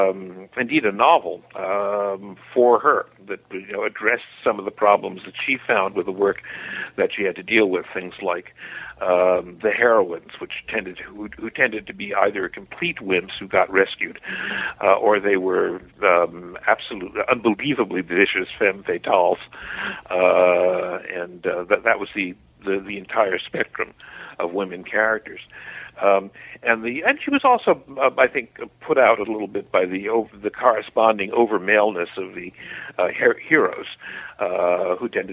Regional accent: New York City, New York, United States; Well, I grew up, I was born in Harlem, which is the black ghetto of New York City, in Harlem Hospital on 138th Street and Lenox Avenue

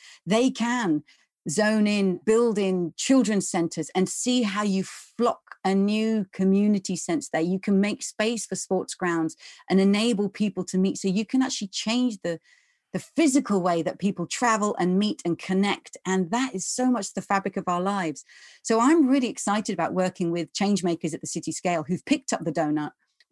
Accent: England, United Kingdom; I would never go around waving a flag saying I'm English or I'm from the UK, but I feel much more proud of the place I'm from.

